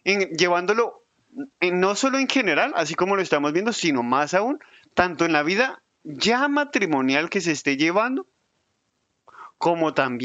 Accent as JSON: {"language": "Spanish", "country": "Colombia", "said": "yo también soy colombiano"}